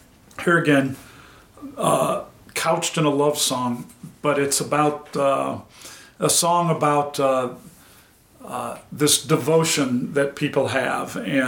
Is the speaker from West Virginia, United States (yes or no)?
no; Missouri, United States; also born or lived in Nebraska; I grew up in North County and played on the banks of the Missouri River every day for I don't know how many years.